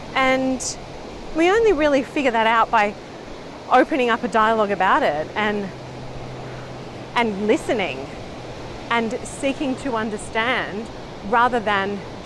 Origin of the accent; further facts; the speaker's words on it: Melbourne, Victoria, Australia; growing up in Melbourne, I remember just, you know, having